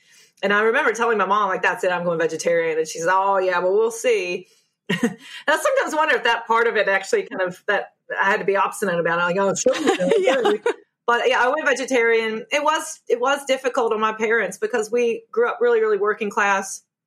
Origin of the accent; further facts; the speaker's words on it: Appalachia, United States; So I'm from Appalachia. I don't know if anyone can pick up my accent, but I came from a place where veganism was not known at all.